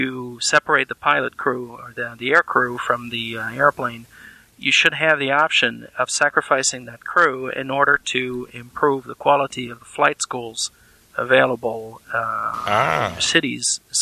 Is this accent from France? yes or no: yes; France; now in Chicago, United States; near Chicago. I'm way up north in the suburbs. But originally, no, I was born and raised in France. And part of my family is French, part of my family is American. But I've been in the States.